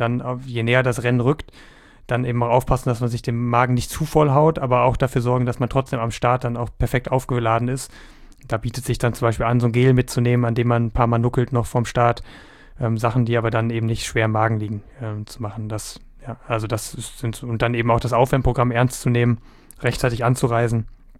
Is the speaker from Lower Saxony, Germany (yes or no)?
yes; Hannover, Lower Saxony, Germany; dritte Chance dann eben bei uns zu Hause in Hannover